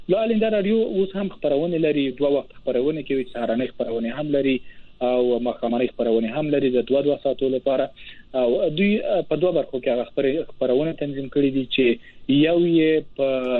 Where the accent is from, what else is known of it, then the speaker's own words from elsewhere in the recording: Wardak, Afghanistan; now in India; زه اصل کې د وردګو د ولایت څخه یم او دلته لوړ زده کړې کړي دي تر 5 کال کېږي په هند کې.